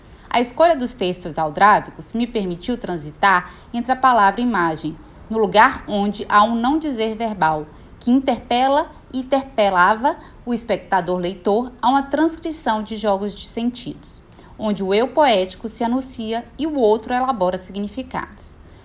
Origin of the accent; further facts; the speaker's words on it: Bahia, Brazil; now in Rio de Janeiro, Brazil; Moro atualmente no Rio de Janeiro, mas sou baiana. Destaco, assim, a materialidade das minhas raízes em meus traços